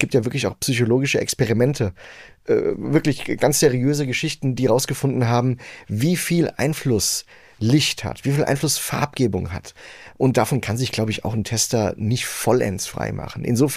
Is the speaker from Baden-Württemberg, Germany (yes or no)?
no; Frankfurt, Hesse, Germany; als Frankfurter.